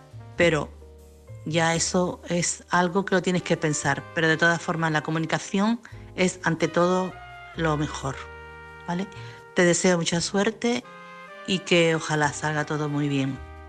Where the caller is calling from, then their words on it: Chiclana, Andalusia, Spain; de Chiclana.